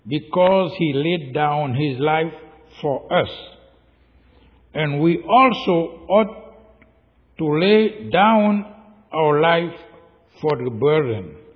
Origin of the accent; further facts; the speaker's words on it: Haiti; now in United States; I am from Haiti. You are American. That seems to mean that we have something different. Haiti, United States, they are two different countries.